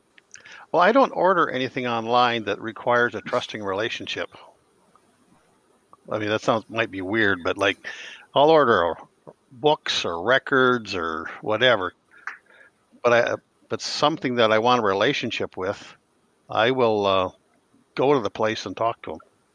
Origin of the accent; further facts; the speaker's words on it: Iowa, United States; You know, growing up in Iowa, I didn't play hockey